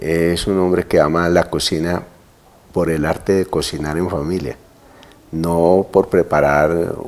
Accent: Colombia; nuestras raíces como personas colombianas y colombianos de sentimiento permanente.

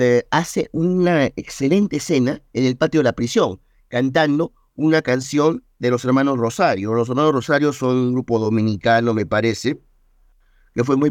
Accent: Peru; Porque yo vengo del Perú.

